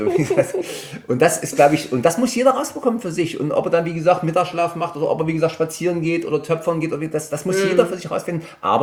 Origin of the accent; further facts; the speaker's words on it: Bad Langensalza, Thuringia, Germany; Sie waren gestern in meiner Heimat, Bad Langensalza und Schönheiligkreis.